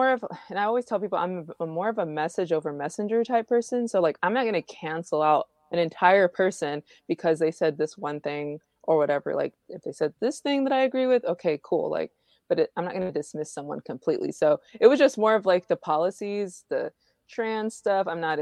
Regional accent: Houston, Texas, United States; also born or lived in Connecticut / Cuba; I was born in Connecticut. My parents are retired military. So we lived in Connecticut. We lived in Cuba. And then we moved here. And so I've been here pretty much most of my life here in Houston.

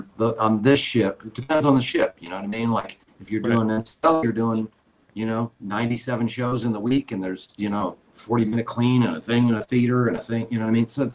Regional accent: Canada; I'm a Canadian.

